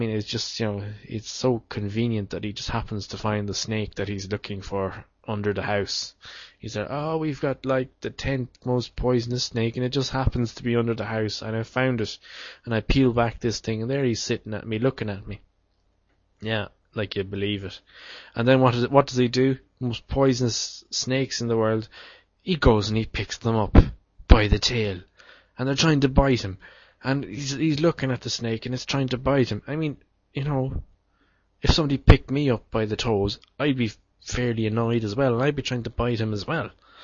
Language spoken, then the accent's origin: English; Ireland; now in Japan; I come from Ireland.